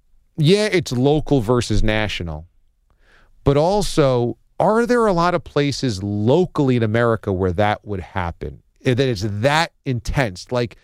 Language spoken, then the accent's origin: English; New York, United States; also born or lived in Kansas City / Miami / Boston; and I was from New York, so I'm certainly not going to like yell about it necessarily.